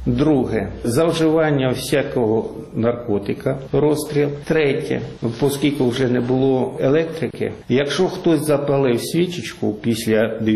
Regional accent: Luhansk, Luhansk Oblast, Ukraine; Тільки я приїхав сюди в перший же тиждень. На Південному вокзалі мені морду набили за те, що я з Луганська.

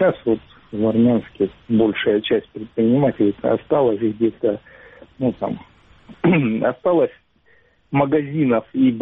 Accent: Crimea, Ukraine; я могу выступать только как представитель именно коренных крымских, так сказать, представителей бизнеса в Крыму.

